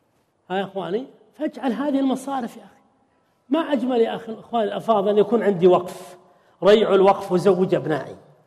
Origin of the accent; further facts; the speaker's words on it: Al-Qassim, Saudi Arabia; لا إحنا عندنا بالقصيم أبو البنت